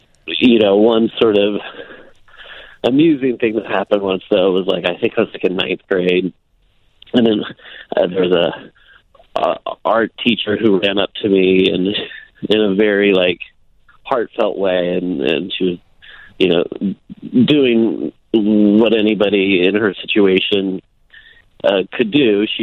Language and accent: English; Iowa, United States; growing up in Iowa